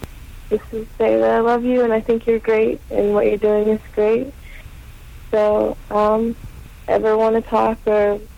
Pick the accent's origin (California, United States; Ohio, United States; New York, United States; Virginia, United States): Virginia, United States; Listening to your show when I go back and forth from Pennsylvania to Virginia, which is my hometown.